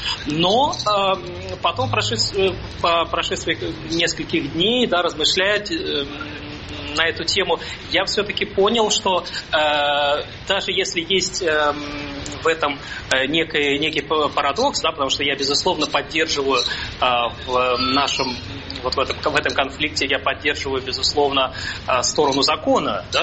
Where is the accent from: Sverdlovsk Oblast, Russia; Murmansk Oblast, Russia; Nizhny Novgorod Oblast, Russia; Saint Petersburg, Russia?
Saint Petersburg, Russia; now in Germany; скажем, в моем родном городе Петербурге